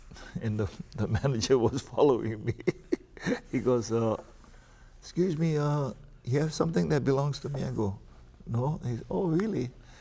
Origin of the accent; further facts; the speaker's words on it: Papakolea, Hawaii, United States; I remember growing up in Papakalea, my ohana, my family.